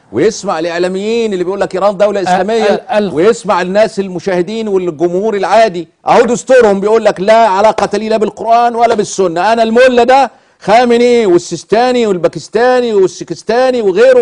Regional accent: Egypt; عندنا في مصر

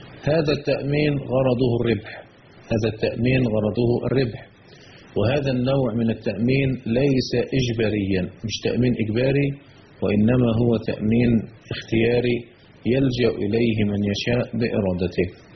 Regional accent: Egypt

